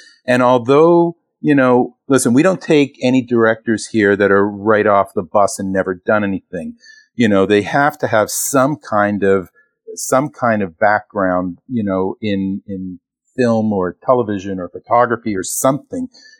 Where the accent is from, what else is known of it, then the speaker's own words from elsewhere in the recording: Toronto, Ontario, Canada; moved away as an adult; now in United States; I'm originally from Toronto, Canada. I moved here in 1991.